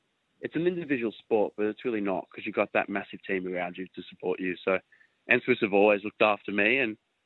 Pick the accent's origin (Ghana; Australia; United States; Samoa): Australia; Newcastle, New South Wales; now in Sydney, Australia; I grew up in Newcastle and moved to Sydney to try and make the Olympics.